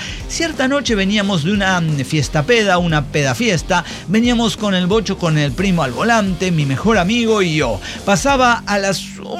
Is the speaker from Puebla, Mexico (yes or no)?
no; Mexico City, Mexico; Y nosotros, como buenos chilangos, descendientes de guerreros